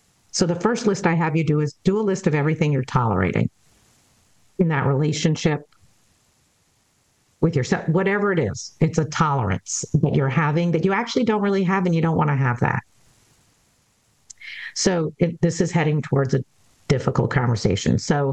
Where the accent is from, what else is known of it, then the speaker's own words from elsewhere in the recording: New York, United States; I'm much more from New York.